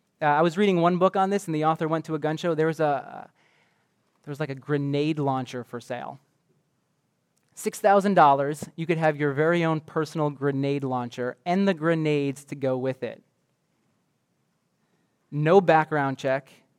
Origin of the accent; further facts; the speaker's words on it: New York, United States; And I grew up in Westchester County, so I never hunted in my life.